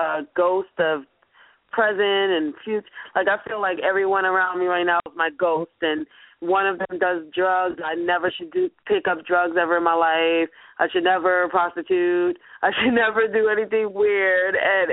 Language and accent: English; New York, United States; now in Los Angeles, United States; now I'm going to go back to my hometown in New York